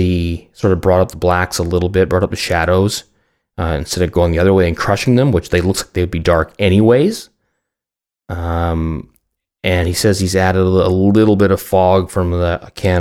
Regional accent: Canada; You know, I'm Canadian. We're all lumberjacks.

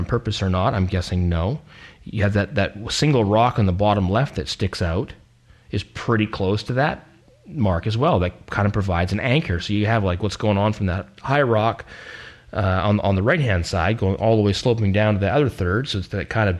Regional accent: Steveston, British Columbia, Canada; because for me, this is home, even though it's different than when I grew up around Steveston. It has changed a little.

